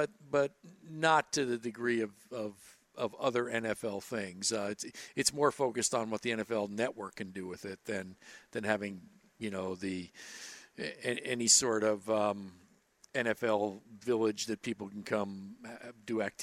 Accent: Indianapolis, Indiana, United States; It's a big week in my hometown and a big week for a large number of your former teammates. The Combine is in Indianapolis.

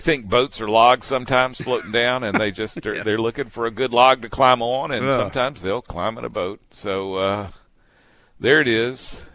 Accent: Alabama, United States; I grew up, when I grew up over on Cypress Shores on Dog River

